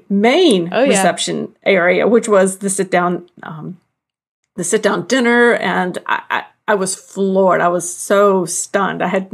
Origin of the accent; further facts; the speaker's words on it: the South, United States; even though I grew up in the South, you grew up in the Midwest